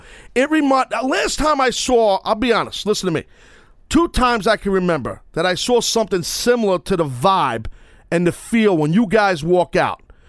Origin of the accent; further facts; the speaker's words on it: New York, United States; accent: New York; my voice, you know, my New York accent, it just screams. I couldn't do nothing about it.